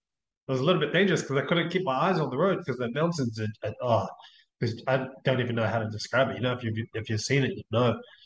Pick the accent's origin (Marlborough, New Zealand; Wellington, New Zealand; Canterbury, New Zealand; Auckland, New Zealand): Auckland, New Zealand; Manurewa; And I grew up in Manurewa, you know, I was born and raised.